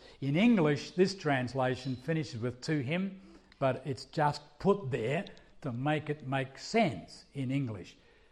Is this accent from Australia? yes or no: yes; Australia; hi, I'm from Australia. You can probably guess by my accent.